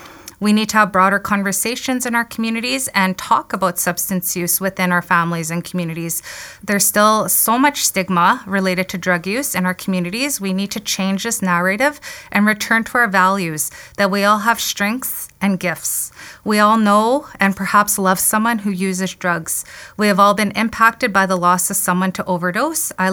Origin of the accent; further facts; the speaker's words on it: Manitoba, Canada; I grew up in Kinosau CP Cree Nation